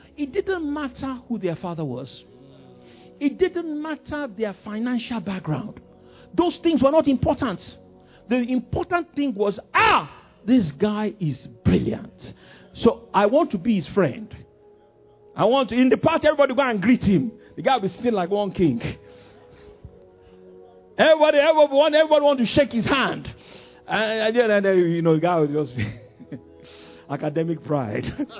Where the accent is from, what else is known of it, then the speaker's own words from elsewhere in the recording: Ikoyi, Lagos, Nigeria; I grew up in Ikoyi. You know, my home was in Ikoyi. My primary school was in Victoria Island.